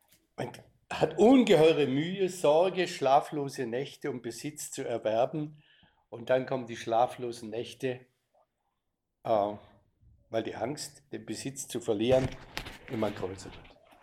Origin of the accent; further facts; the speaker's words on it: Baden-Württemberg, Germany; nicht weit weg von meinem Heimatort, in der Nähe von Heidelberg in Deutschland.